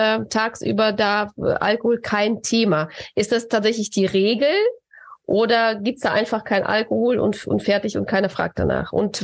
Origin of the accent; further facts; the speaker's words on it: Siegen, North Rhine-Westphalia, Germany; wir kommen ja beide aus Siegen ursprünglich.